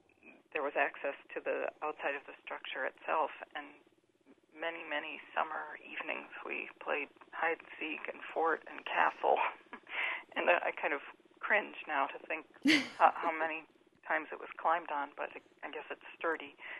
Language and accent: English; Chicago, Illinois, United States; I grew up in Hyde Park about four blocks from the Roby House